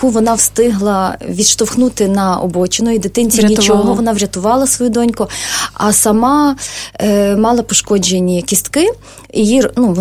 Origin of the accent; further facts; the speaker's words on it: Lviv, Lviv Oblast, Ukraine; Бо Артем родом з Києва, а я родом зі Львова.